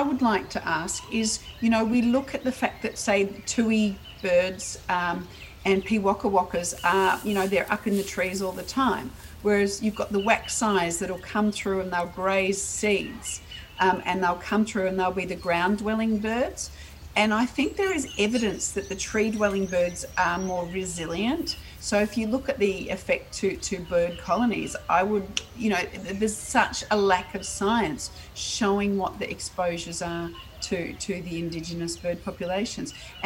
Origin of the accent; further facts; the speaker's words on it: Australia; moving back to the concept of saving water as an Australian